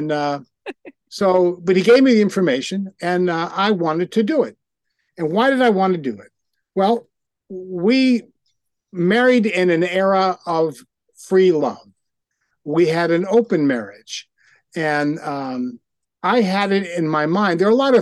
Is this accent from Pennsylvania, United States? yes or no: yes; Pittsburgh, Pennsylvania, United States; moved away as an adult; But I started out life in Pittsburgh, Pennsylvania. I left there when I was 18, and I've only been back to visit family, but that's where I was formulated.